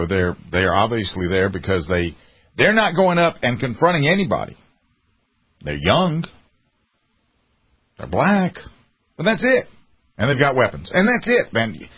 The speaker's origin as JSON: {"language": "English", "region": "the South", "country": "United States", "said": "I'm from the South. I'm not a Confederate flag waiver."}